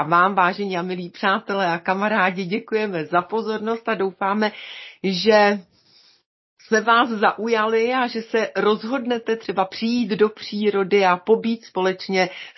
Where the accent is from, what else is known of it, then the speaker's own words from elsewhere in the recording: Bohemia, Czechia; Je pravda, že u nás v Čechách je nádherně téměř úplně všude.